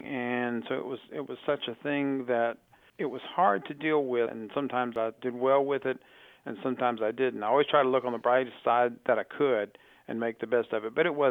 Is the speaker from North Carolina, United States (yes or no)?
yes; Rockingham, North Carolina, United States; I'm from Rockingham, North Carolina. I'm 62 years old, and I've been blind since birth.